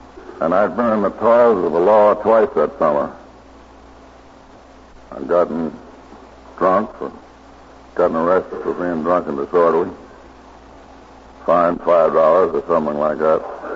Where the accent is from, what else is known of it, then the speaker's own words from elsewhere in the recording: Albany, New York, United States; but I was in the outfit that was stationed around right in my hometown of Albany.